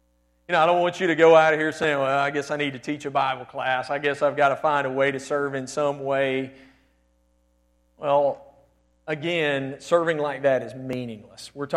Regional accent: Hamilton, Alabama, United States; But I remember when I was just a young boy growing up in Hamilton, Alabama

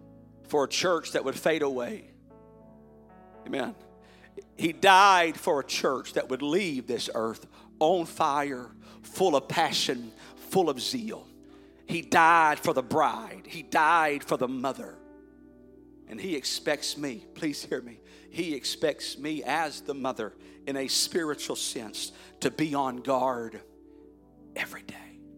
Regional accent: Bonneville, Texas, United States; I thank God for the mother I was raised in Bonneville, Texas.

